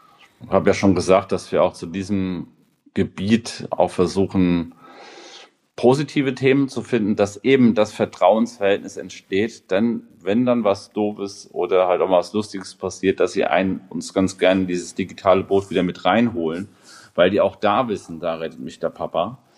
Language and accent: German; Mainz, Rhineland-Palatinate, Germany; bei uns hier in Mainz, ich komme aus Mainz